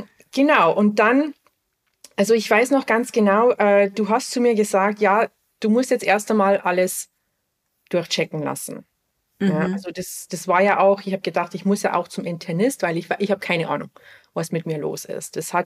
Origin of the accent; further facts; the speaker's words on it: Montreal, Quebec, Canada; Also ich war zwischen München und Montreal sehr viel. Also das weißt du, ich bin ja ursprünglich aus Montreal und fliege ja immer sehr viel hin und her, immer noch.